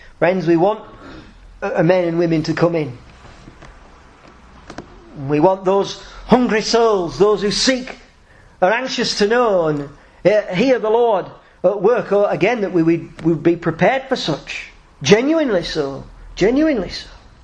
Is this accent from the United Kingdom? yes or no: yes; Yorkshire and the Humber, United Kingdom; moved away; I came from Yorkshire here to unite with you here because I hold dear the same truths.